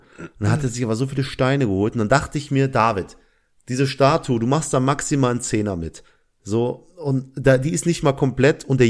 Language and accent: German; Pakistan; Ich bin ja auch Pakistaner. Ich darf Ausländerdeutsch.